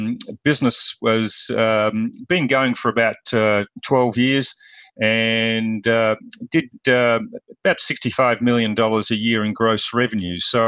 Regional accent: Australia; accent: Australian; now in United States; I come with an accent from Australia originally. Moved to the US about 30 years ago for a couple of years with my wife and two young kids, and lived in LA. Decided that was a challenge, so we moved back to Australia

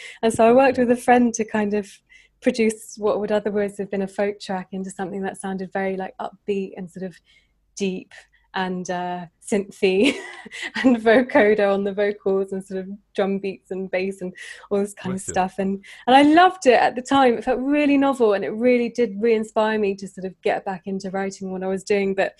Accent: Winchester, South East England, United Kingdom; I moved back home was doing a lot of busking just on the streets of Winchester in my hometown.

